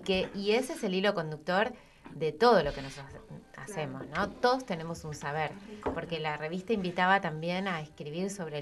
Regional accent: Buenos Aires, Argentina; Para cualquier lugar del resto del país que no sea Buenos Aires, sos las porteñas que vienen a...

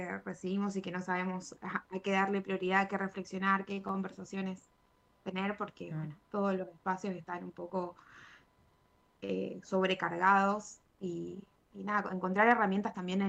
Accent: Misiones, Argentina; yo soy de Misiones y soy egresada de la Universidad Nacional de Misiones

